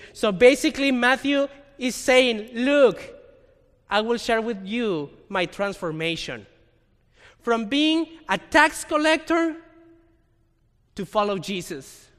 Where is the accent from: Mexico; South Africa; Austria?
Mexico; now in Redmond, United States; I grew up in Mexico, so I live in downtown Redmond